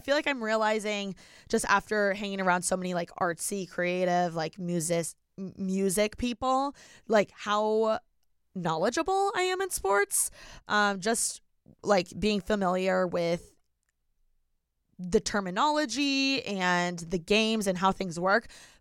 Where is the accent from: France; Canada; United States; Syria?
United States; Indiana; now in Los Angeles, United States; I was born and raised in Indiana and I am so grateful for the way I was raised.